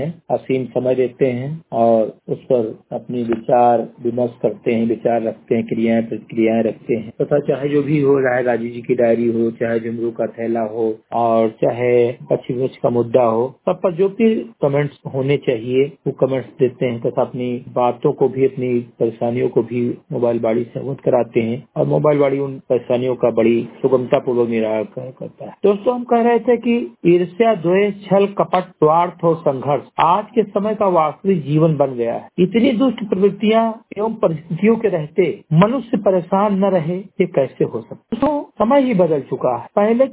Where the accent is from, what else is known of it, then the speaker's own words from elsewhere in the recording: Uttar Pradesh, India; ग्राम सभा चंद्री गटई विकास खंड मेनपुरवा जनपद बहराइच का मूल निवासी हूं